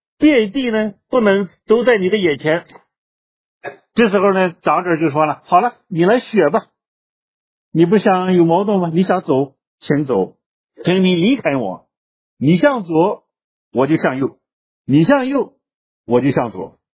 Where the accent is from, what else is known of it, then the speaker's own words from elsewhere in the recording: Shaanxi, China; 要我们陕西人就是不简单，少说话，外面出去两下解决了算了。